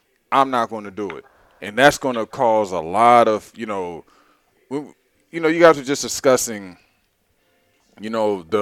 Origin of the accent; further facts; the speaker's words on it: San Diego, California, United States; On my hometown